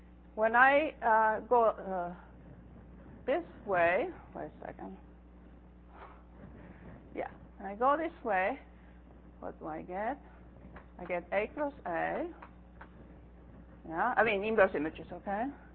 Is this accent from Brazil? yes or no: no; Greece; English is a second language; I come from Greece, excuse me, I don't know how that one's called.